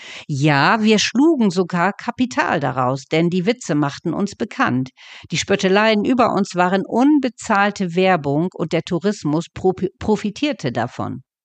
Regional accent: Lower Saxony, Germany; da gab es bei uns in Ostfriesland die friesische Freiheit

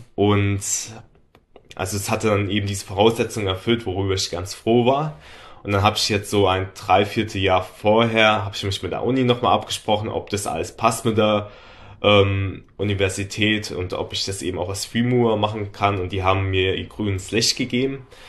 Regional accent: Mainz, Rhineland-Palatinate, Germany; ich bin 26 Jahre alt. Ich komme aus Mainz

